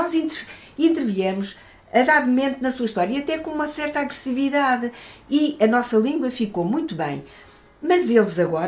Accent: Portugal; born there; eu nasci em Portugal. Mas eu herdei, eu tive essa herança da língua, da cultura.

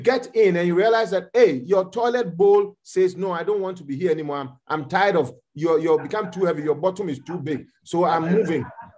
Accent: Ghana; also born or lived in New York; now in Memphis, United States; when I came from Ghana, I carried the name Lighthouse UD QFC to New York and I flourished.

